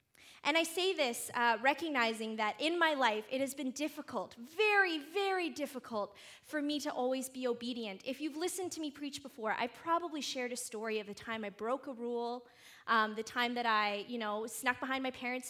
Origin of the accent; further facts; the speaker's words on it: Vancouver, British Columbia, Canada; I'm from Vancouver. I can say it.